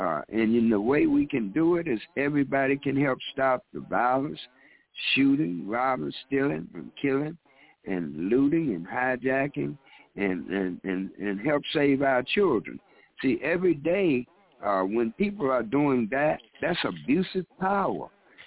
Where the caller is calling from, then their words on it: Chicago, Illinois, United States; from Chicago.